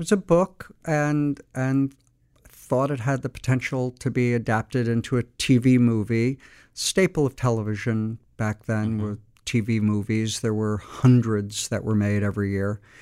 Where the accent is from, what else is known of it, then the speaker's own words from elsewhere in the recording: Montclair, New Jersey, United States; I was born and raised in Montclair, New Jersey. And my dad was a salesman for H.J. Heinz Company.